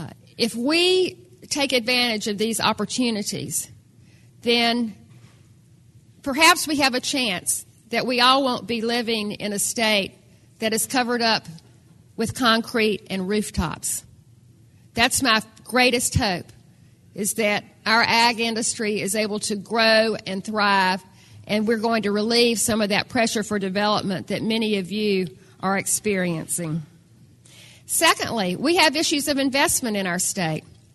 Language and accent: English; North Carolina, United States; I grew up in North Carolina, but I'm a farm girl from North Carolina. And I learned many things growing up on the farm.